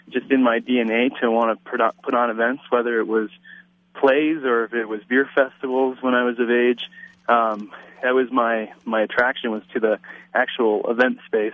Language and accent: English; Michigan, United States; now in Boulder, United States; I'm from Michigan originally, so I kind of missed four seasons.